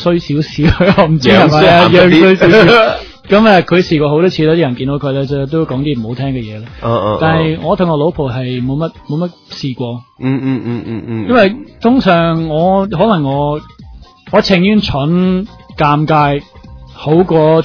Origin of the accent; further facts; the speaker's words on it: Australia; now in Hong Kong; 我喺澳洲長大啊嘛。